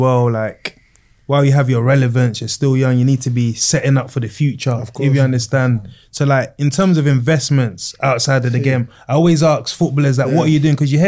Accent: London, United Kingdom; He used to take us to school in the Peugeot, Black Peugeot. We grew up in Bermondsey.

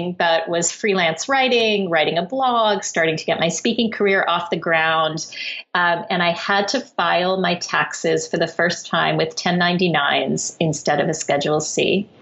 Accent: Norwalk, Connecticut, United States; I'm the oldest of three children. I grew up in Norwalk, Connecticut.

